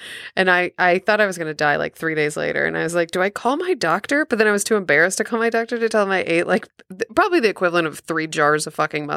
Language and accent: English; Missouri, United States; Well, I'm from Missouri, so I know what good barbecue sauce is.